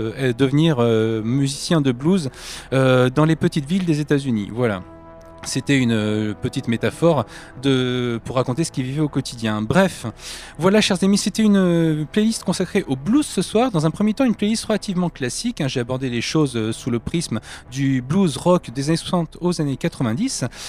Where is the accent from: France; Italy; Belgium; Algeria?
France; ben moi, je suis français